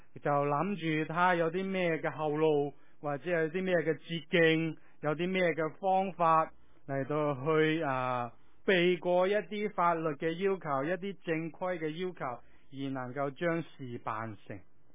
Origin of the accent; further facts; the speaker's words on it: China; 但系我哋中国人习惯咗系用烧肉、用鸡